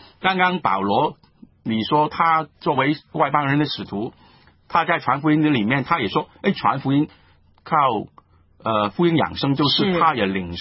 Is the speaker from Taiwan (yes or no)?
no; Guangdong, China; 啊，我们广东人说穿你们